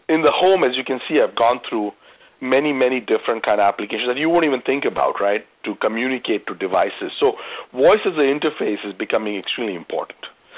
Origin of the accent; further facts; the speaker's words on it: California, United States; I'm being from California. I've had an opportunity to play once at Pebble Beach